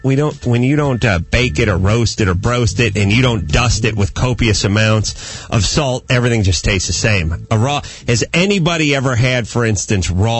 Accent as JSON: {"language": "English", "region": "California", "country": "United States", "tie": "born or raised there", "said": "growing up in the San Fernando Valley, well, there you go, San Fernando."}